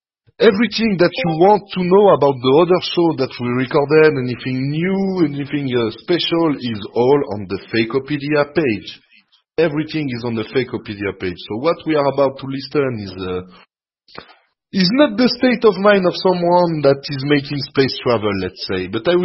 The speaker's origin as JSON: {"language": "English", "region": "Geneva", "country": "Switzerland", "said": "Geneva, Switzerland"}